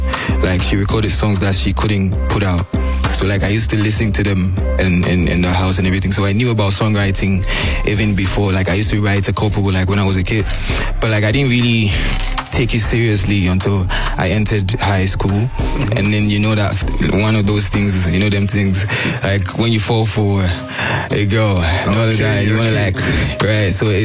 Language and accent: English; Konongo, Ashanti, Ghana; but then I'm from Konongo, actually.